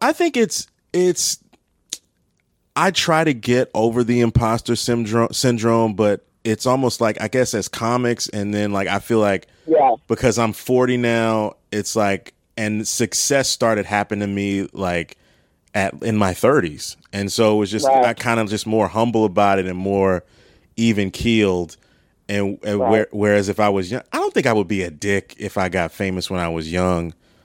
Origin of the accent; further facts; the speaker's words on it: Maryland, United States; For me, growing up in Maryland, it was like King's Dominion or like Adventure World, Wild World.